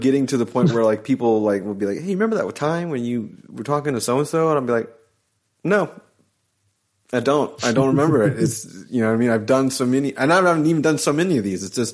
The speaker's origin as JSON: {"language": "English", "town": "Jacksonville", "region": "Florida", "country": "United States", "said": "Okay, and I'm from Jacksonville, so of course that is what it is."}